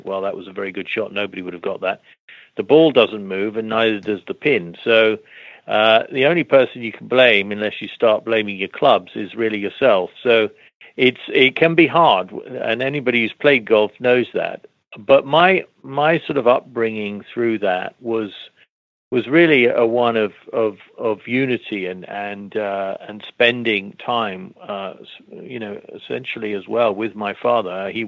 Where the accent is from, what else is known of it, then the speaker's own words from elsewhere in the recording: Scotland, United Kingdom; I grew up in Scotland, so I do know about a bit of weather.